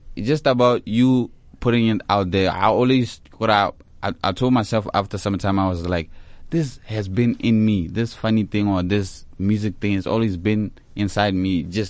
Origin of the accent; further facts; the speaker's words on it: Botswana; Like, I come from Botswana, yes, but I get most love from here.